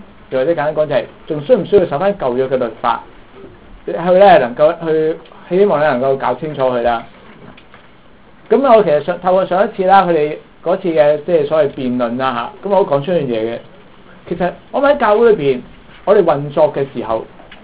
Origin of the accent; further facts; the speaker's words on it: China; 我都覺得幾醜嘅，即係我身為中國人咧